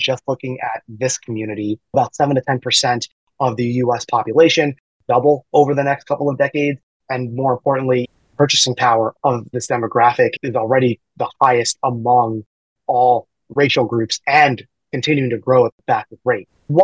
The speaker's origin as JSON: {"language": "English", "region": "New Jersey", "country": "United States", "tie": "born or raised there", "also_born_or_lived": "Queens, United States", "said": "I'm Filipino-American. I was born in Queens, raised in Jersey."}